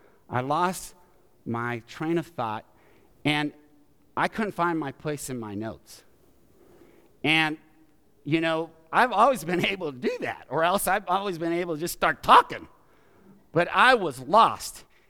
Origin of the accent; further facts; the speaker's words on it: New Mexico, United States; And since I'm from New Mexico, I thought, man, this house has to be adobe.